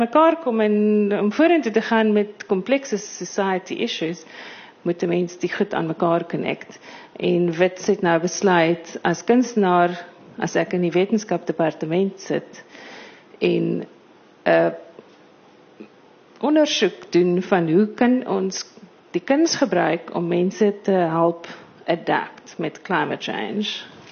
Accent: Harrismith, Free State, South Africa; Ek het in Harrismith groot geword

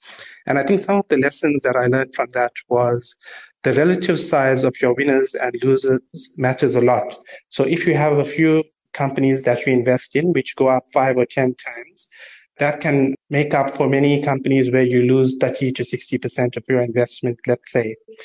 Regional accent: Durban, KwaZulu-Natal, South Africa; In terms of my background, I grew up in a small part of Durban named Clare Estate.

